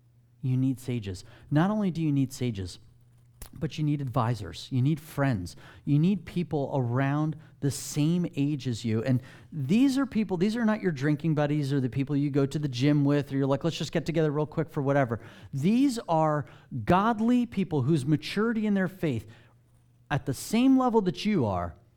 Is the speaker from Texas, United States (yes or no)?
no; New Jersey, United States; I know. We're from New Jersey. Arm's length is plenty.